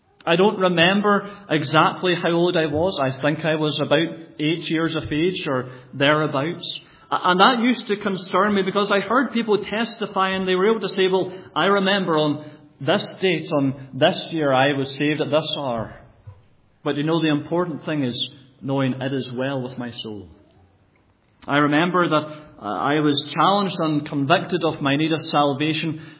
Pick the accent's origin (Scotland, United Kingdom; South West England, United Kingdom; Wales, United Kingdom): Scotland, United Kingdom; I grew up in Scotland most of my life, went through school there, both primary and secondary, and then later on university. But I was brought up there, as I said, in a Christian family.